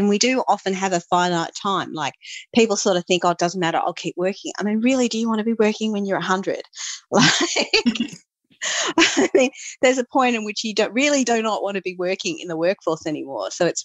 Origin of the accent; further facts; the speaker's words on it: Canberra, Australian Capital Territory, Australia; there are a number of financial planners in my hometown of Canberra, for instance